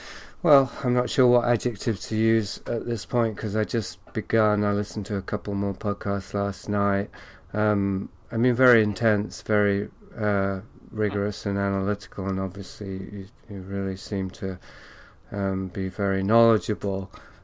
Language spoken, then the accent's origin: English; England, United Kingdom; now in Canada; I'm an Englishman in Canada.